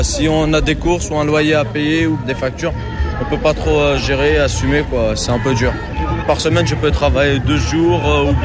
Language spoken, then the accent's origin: French; Saint-Michel-sur-Orge, Île-de-France, France; je suis de Saint-Michel-sur-Orge. C'est la crise là-bas